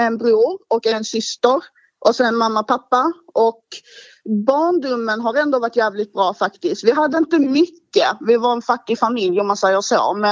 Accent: Malmö, Skåne, Sweden; jag är uppvuxen på Holma, och om någon som lyssnar vet vad det är så vet de om att det är ett ghetto i Malmö.

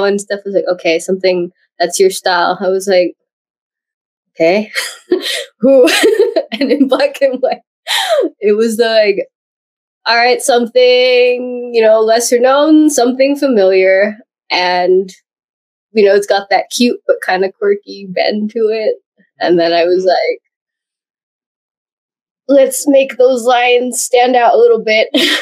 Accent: Oregon, United States; I grew up in Oregon, so it's like, I want a rock.

